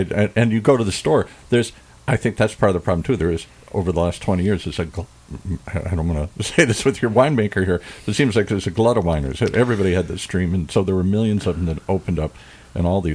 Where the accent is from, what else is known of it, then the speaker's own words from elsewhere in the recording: Michigan, United States; also born or lived in Wisconsin; I grew up in Michigan and in Wisconsin, a place like